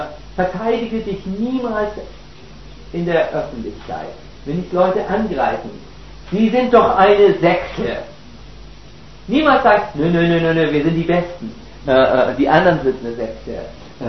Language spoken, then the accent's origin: German; Northern Germany, Germany; wie man bei uns in Norddeutschland sagt.